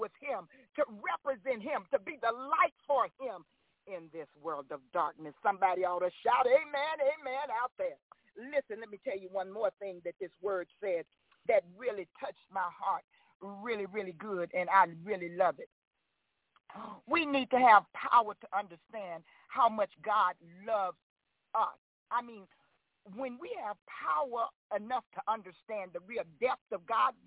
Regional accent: Mississippi, United States; You know, growing up in Mississippi, I grew up with a mother who just instructed me in so many areas.

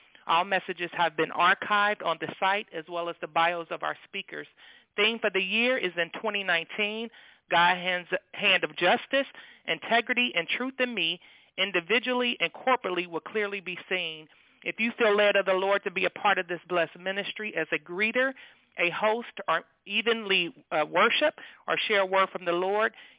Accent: Cincinnati, Ohio, United States; I am from Cincinnati, Ohio

